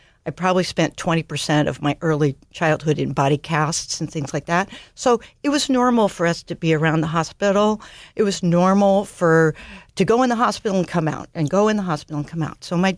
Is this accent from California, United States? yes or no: yes; Berkeley, California, United States; Okay, so I grew up, I was born in Berkeley.